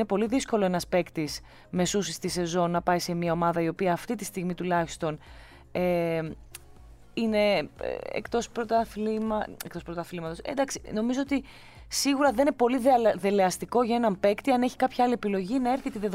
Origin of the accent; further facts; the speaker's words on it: Agrinio, Western Greece, Greece; επειδή είμαι από Αγρίνιο το λέω